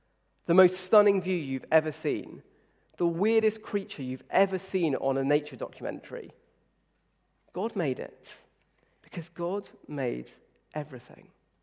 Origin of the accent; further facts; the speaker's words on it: United Kingdom; And then being British, I kind of wanted to put